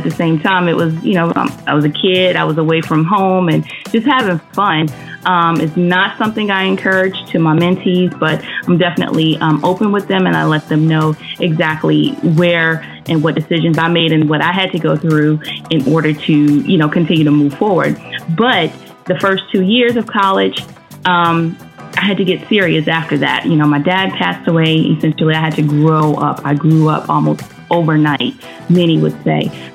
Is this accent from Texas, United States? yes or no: no; North Carolina, United States; also born or lived in Maryland; I grew up in Maryland for like the first, I don't know, 10 years of my life, and a lot of stuff transpired in Maryland. In Maryland, once we moved from there, we moved back to North Carolina, and essentially I graduated from high school